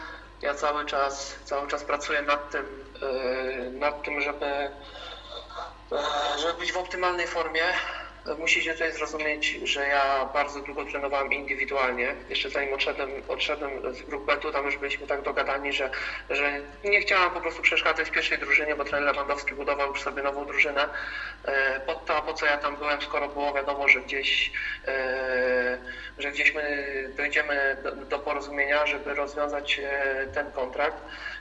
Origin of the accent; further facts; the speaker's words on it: Siedlce, Masovian Voivodeship, Poland; now in Kielce, Poland; Nie ma już tam, gdzie ja spędziłem dzieciństwo, gdzie tam dorastałem, że to wszystko działo się w Siedlcach.